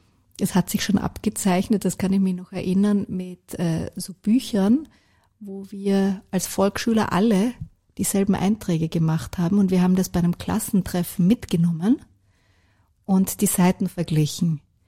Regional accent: Vienna, Austria; Ich bin im Gemeindebau aufgewachsen. Viele wissen nicht, dass Wien die Geburtsstadt des sozialen Wohnbaus ist

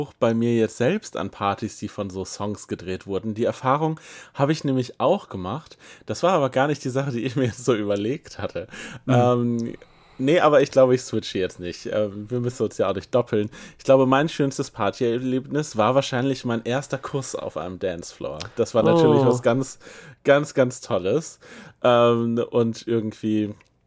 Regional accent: Herford, North Rhine-Westphalia, Germany; vorher aus Herford, wo ich aufgewachsen bin

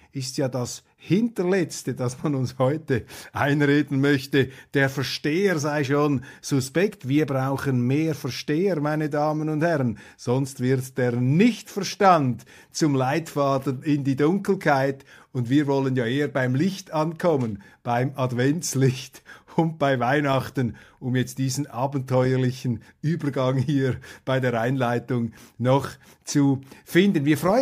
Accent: Switzerland; aber als Schweizer sind wir machtlos.

